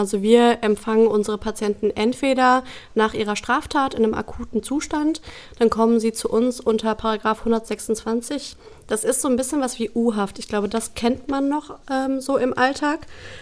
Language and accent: German; Netherlands; Ich bin in Holland groß geworden